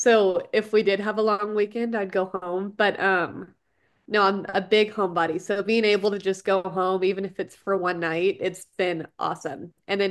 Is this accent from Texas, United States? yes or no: yes; Richardson, Texas, United States; I grew up since I was born in Richardson, Texas, just north of Dallas